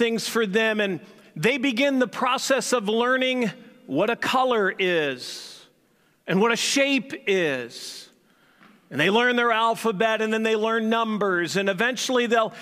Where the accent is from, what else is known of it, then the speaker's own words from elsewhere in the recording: St. Louis, Missouri, United States; accent: St. Louis; I mean, I grew up in St. Louis, and I didn't even realize I've lost my St. Louis affect in the way I speak